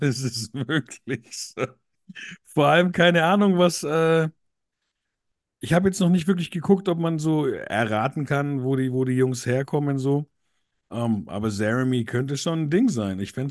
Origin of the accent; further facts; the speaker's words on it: Germany; born there; Leute, wer 1982 geboren ist in Deutschland und … weiß, wie es ist, wenn der Name verhunzt wird.